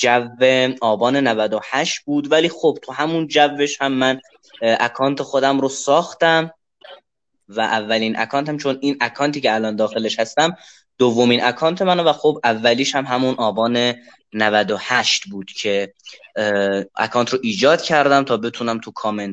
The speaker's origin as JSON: {"language": "Persian", "town": "Tabriz", "region": "East Azerbaijan", "country": "Iran", "tie": "born or raised there", "said": "بچه تبریزم، دانشجوی رشته حقوق ترم 4"}